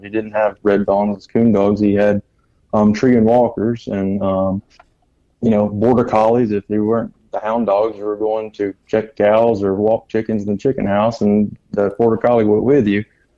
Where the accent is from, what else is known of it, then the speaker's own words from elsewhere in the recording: Alabama, United States; I thank God I had that background growing up in Northeast Alabama